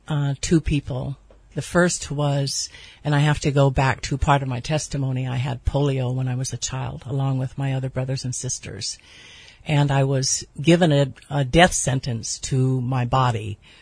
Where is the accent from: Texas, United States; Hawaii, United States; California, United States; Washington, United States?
Hawaii, United States; Honolulu; Born and raised Honolulu, Hawaii, Kapi'olani Hospital. All six of us.